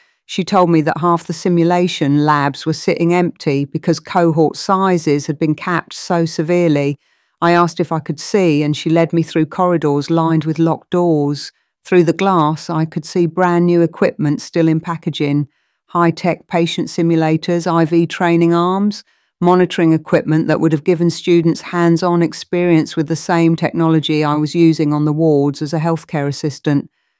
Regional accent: Harlow, East of England, United Kingdom; I grew up in Harlow, Newtown, watching my dad manage production lines at the pharmaceutical plant while my mum helped kids with their reading at the local primary.

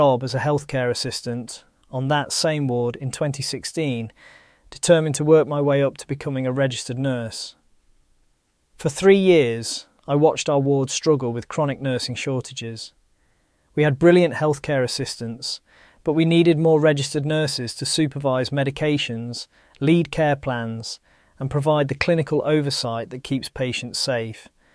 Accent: Lincoln, East Midlands, United Kingdom; I grew up in Lincoln as the son of a mechanic and a teaching assistant.

